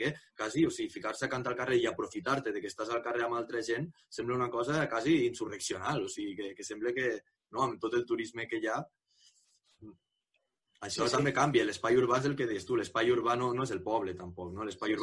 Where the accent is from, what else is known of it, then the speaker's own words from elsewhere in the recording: Lleida, Catalonia, Spain; nosaltres que som de Lleida, i es vas a treballar els estius a les cooperatives